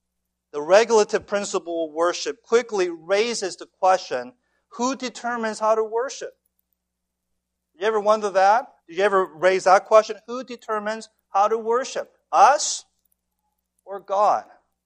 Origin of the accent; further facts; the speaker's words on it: California, United States; as a growing up in Southern California amongst a bunch of my surfing friends, we always say, man, that's so cool, that's so awesome.